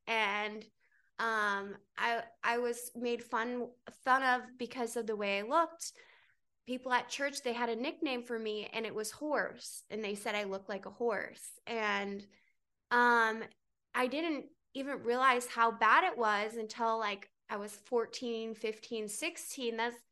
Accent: North Carolina, United States; Kind of rewinding back, I grew up in North Carolina on a farm, and my parents are religious, and we grew up super religious.

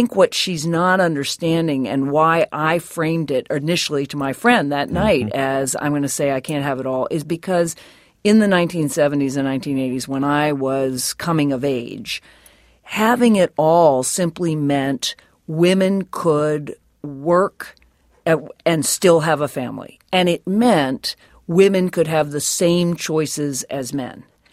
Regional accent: Virginia, United States; Remember, growing up in Virginia in the 60s and 70s, I didn't know a single woman doctor. Not one.

